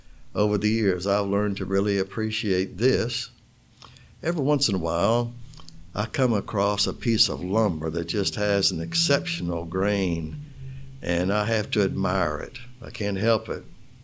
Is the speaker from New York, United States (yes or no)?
no; Florida, United States; also born or lived in West Tennessee; Now, I was born in Florida and raised in Florida, lived here most of my life